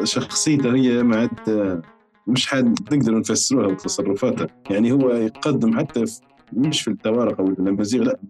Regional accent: Libya; انا اذاني ليبي لقيت لغتي مساويه لكل اللغات الثانيه، اذاني ليبي زيني زي كل

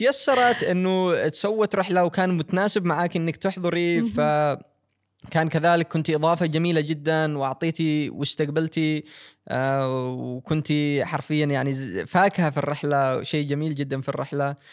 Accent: Yemen; بالنسبة لعلاقتنا، إنه كون أنا من اليمن وهي من دولة الاتحاد السوفيتي، كان فيها تحديات

